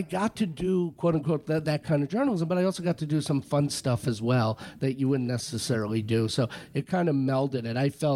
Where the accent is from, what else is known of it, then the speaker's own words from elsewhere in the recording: New York, United States; And again, big … fan and growing up on Long Island, I would grab the New York Post, the Daily News, the Times, and Newsday.